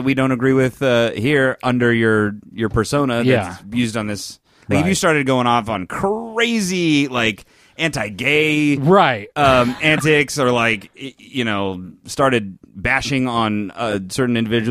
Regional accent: California, United States; every home baseball game for my hometown Angels here

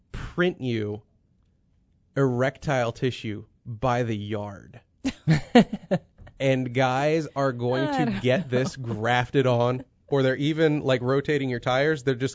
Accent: United States; Just by being American, I'm ahead of the curve.

